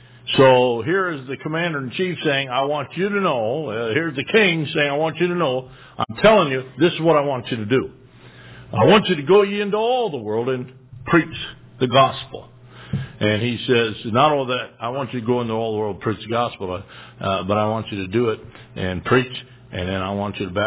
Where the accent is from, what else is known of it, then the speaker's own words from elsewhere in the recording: United States; it's always nice to know that I am an American citizen